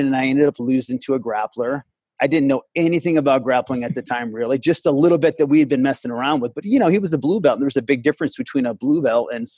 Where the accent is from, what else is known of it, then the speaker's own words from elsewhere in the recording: Syracuse, New York, United States; I grew up in upstate New York.